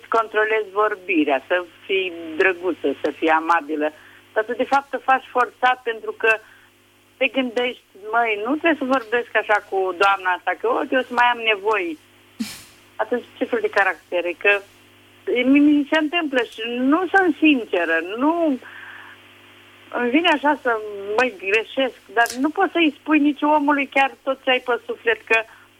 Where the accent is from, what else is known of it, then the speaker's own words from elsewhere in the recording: Tulcea, Tulcea County, Romania; sunt din Tulcea și privesc emisiunea dumneavoastră